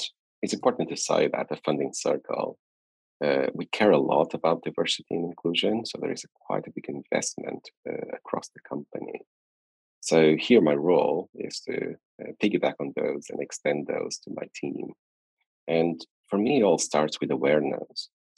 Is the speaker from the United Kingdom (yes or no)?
no; Porto, Porto District, Portugal; so I'm originally from Portugal, Porto, and I studied into what's called ISEC, which is Institute of Engineering of Porto.